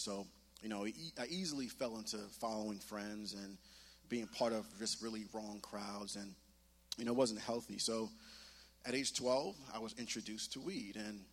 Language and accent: English; Elmont, New York, United States; also born or lived in Brooklyn; I was born in Brooklyn, winter of 85, and my parents moved me, my brother, my sister to Elmont, Long Island in 1990.